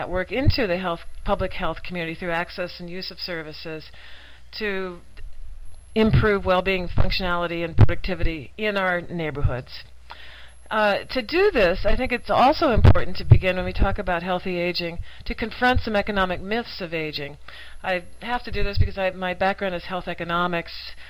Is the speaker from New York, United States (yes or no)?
yes; New York City, New York, United States; because I come from New York City